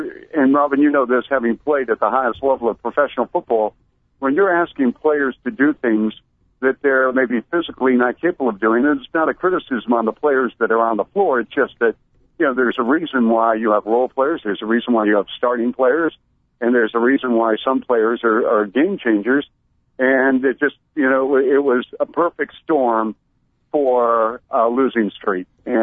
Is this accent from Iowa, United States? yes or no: no; Bellevue, Washington, United States; You have to remember, I grew up in Bellevue.